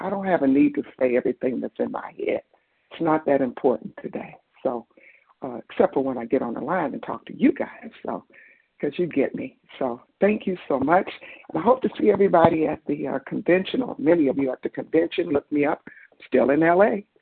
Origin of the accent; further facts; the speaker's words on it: Detroit, Michigan, United States; from Detroit.